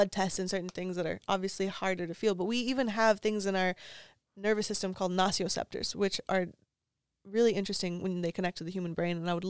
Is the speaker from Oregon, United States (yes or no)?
yes; Oregon, United States; also born or lived in Northern California; but I grew up in Oregon and Northern California. And so we have mountains.